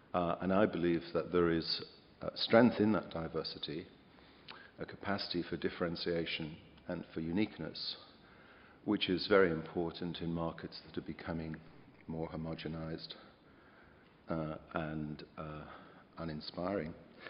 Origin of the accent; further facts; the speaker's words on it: United Kingdom; now in Sydney, Australia; I'm from the University of Technology, Sydney. Originally, I hail from the UK